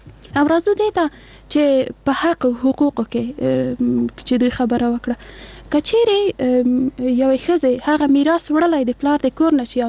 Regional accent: Afghanistan; موږ په افغانستان کې څلوېښت کاله کېږي جنګ لرو، یعنی موږ نسلونه په جنګ کې پیدا شوي، په جنګ کې لوی شوي،

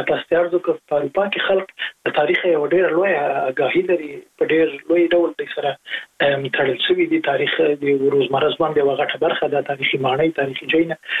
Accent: Jalalabad, Nangarhar, Afghanistan; زه په جلال آباد کې لوی سوی

